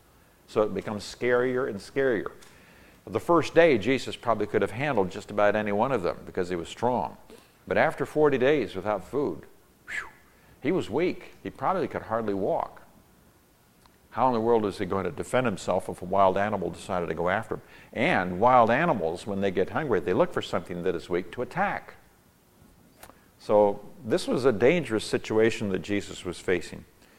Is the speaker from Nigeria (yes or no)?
yes; Nigeria; I grew up in Nigeria, West Africa